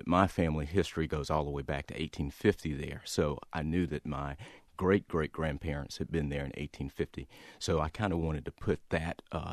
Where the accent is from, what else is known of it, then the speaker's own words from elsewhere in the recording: Asheville, North Carolina, United States; I grew up in Asheville, as you just said